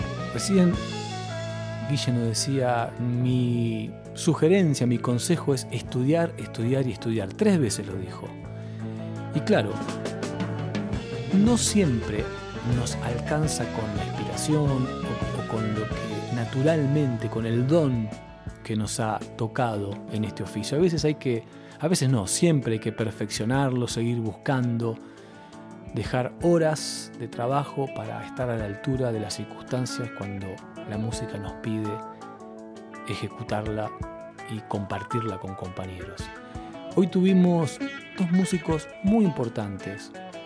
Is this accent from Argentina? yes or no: yes; La Plata, Buenos Aires Province, Argentina; yo soy platense